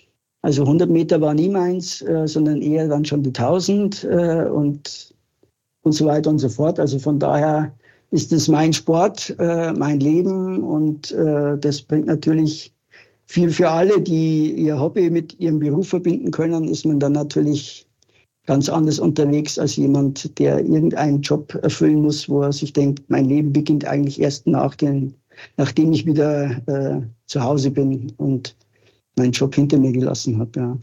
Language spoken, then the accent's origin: German; Regensburg, Bavaria, Germany; ich liebe natürlich auch meine Heimatstadt. Viele, die Ringsburg mal besucht haben, sagen, hey, das ist echt eine tolle Stadt.